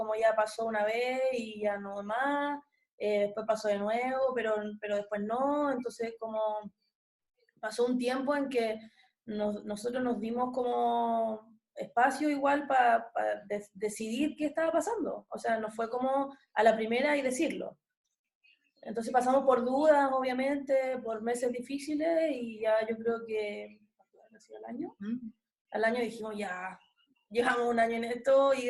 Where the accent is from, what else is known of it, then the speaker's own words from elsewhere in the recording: Iquique, Tarapacá, Chile; moved away as an adult; now in Santiago, Chile; Mi familia es de Iquique, yo me vine a estudiar de Iquique a Santiago.